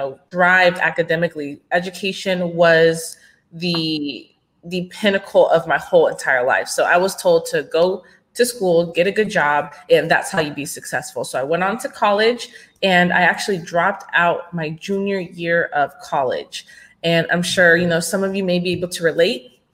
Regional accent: Gilbert, Arizona, United States; now in Dallas, United States; I'm actually from Arizona. I grew up in Gilbert, Arizona. It's a very kind of like a smaller town outside of Phoenix.

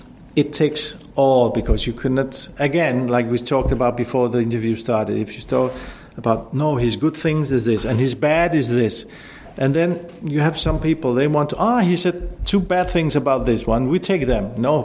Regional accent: Denmark; Because I come from Northern Europe. We sometimes, especially Denmark, we ask why when people say something.

